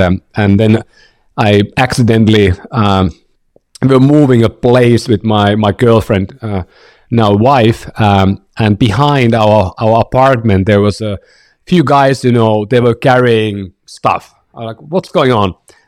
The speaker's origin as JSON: {"language": "English", "country": "Finland", "moved": "yes", "lives_now": "San Francisco, United States", "said": "I'm from Finland. Been living in the Bay Area in San Francisco for about 15, 16 years now."}